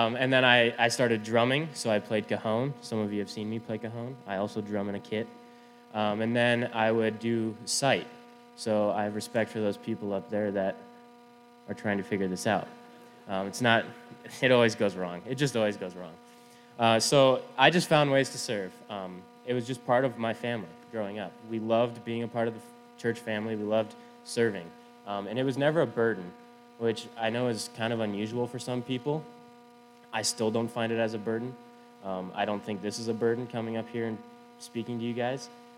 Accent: Spearfish, South Dakota, United States; I'm from Spearfish, South Dakota. That's the beautiful Black Hills.

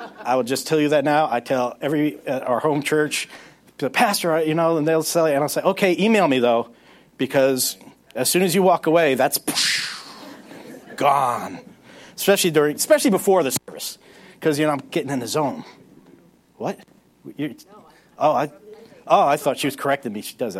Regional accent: New York City, New York, United States; I am the son of German immigrants, and I was born in New York City, so I'm a New Yorker. Which means growing up, I talk like this.

